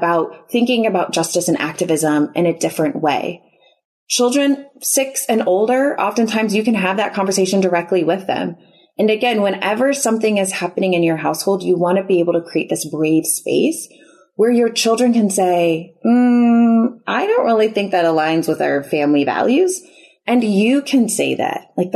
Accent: Chicago, Illinois, United States; now in Houston, United States; And we're originally from the Chicago area.

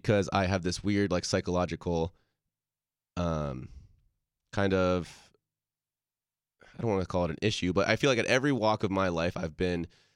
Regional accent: New Jersey, United States; born there; I was born in New Jersey, but when I was 1 year old, my family decided to pack everything up into a 5-bed long bus that we lived in for essentially 3 years.

